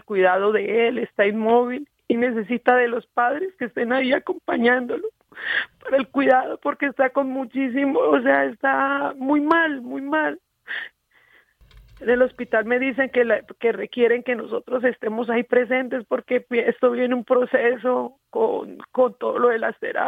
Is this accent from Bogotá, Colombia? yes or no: no; Santander, Colombia; Sí, claro, mi familia, todos somos santandereanos.